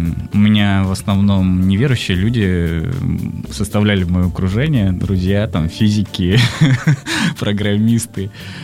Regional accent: Siberia, Russia; Я вообще из Сибири.

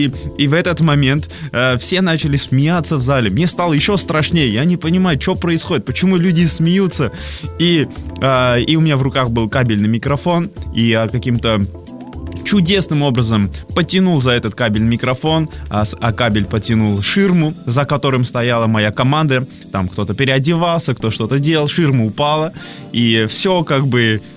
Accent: Armenia; Russian is a second language; now in Russia; Я, конечно же, отказался, потому что это был 2005 год, я не говорил по-русски, я приехал с Армении, закончил школу там, не говорил по-русски

